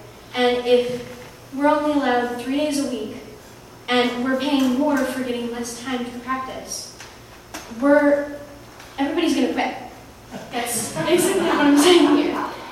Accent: Cheltenham, Pennsylvania, United States; I've been swimming with Cheltenham Aquatics Club for about 4.5 years now. I come from the Cheltenham School District. I went to Glenside.

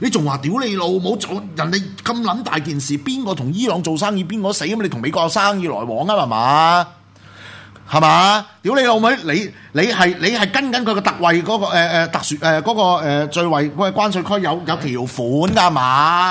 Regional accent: Hong Kong; 而家呢鑊嘢就係正正俾到少少希望我哋香港人啊

